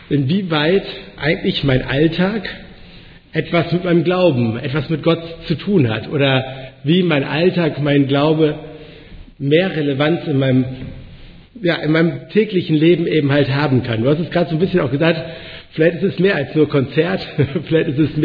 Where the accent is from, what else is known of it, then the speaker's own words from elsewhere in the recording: Lower Saxony, Germany; now in Aachen, Germany; Ich komme ursprünglich aus Ostfriesland, ganz oben aus dem Norden, bin zum Studium dann nach Aachen gezogen